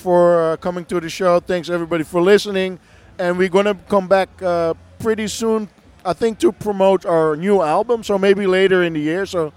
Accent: Amsterdam, North Holland, Netherlands; English is a second language; And in the Netherlands, I'm from Amsterdam. I grew up there. I was born there. Grew up there.

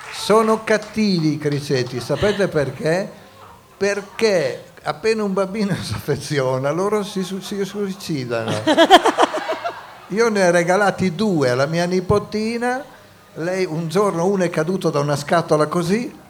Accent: Emilia-Romagna, Italy; io non sono di Bologna, sono della montagna

